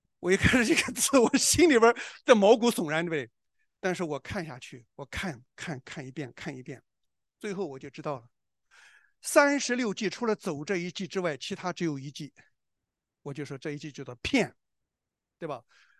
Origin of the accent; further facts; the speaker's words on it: China; 我是中国人